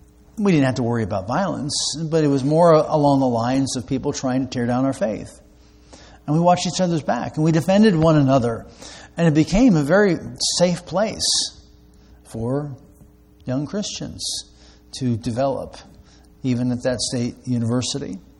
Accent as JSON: {"language": "English", "region": "Maryland", "country": "United States", "tie": "born or raised there", "said": "I grew up outside of Baltimore"}